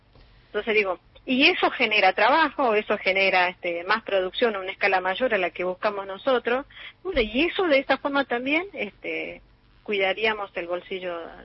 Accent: Argentina

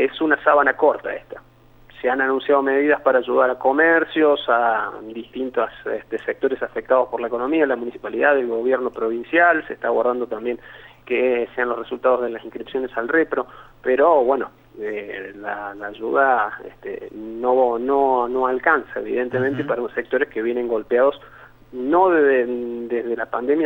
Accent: Córdoba, Argentina; born there; yo nací aquí en Córdoba

